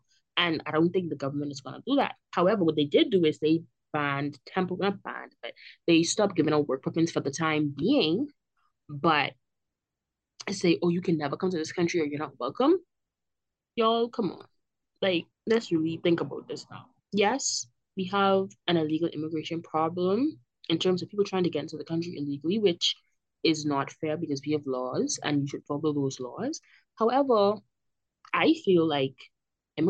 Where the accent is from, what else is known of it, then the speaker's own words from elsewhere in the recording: Bahamas; for the mere fact that I'm a Bahamian, and you know that probably based on my accent.